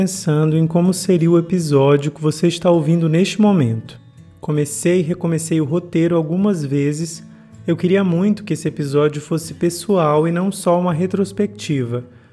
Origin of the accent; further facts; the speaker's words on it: Rio Branco, Acre, Brazil; moved away as an adult; Eu saí de Rio Branco, capital acreana, onde morei por 18 anos em 2019.